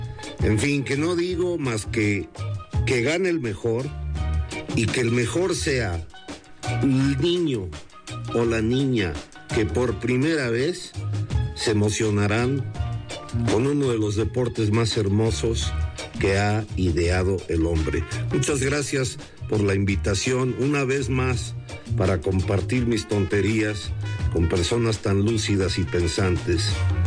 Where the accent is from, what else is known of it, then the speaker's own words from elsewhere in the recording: Mexico; es mi obligación como mexicano preocuparme